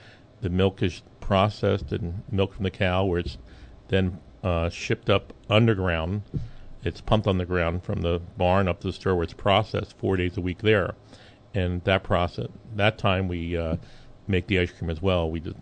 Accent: Bryn Mawr, Pennsylvania, United States; I grew up in the Bryn Mawr area, and I've been up here about 40 years now.

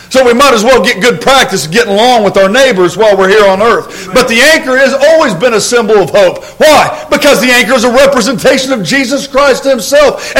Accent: Kentucky, United States; I'm from Kentucky. And down there, they got some rope bridges.

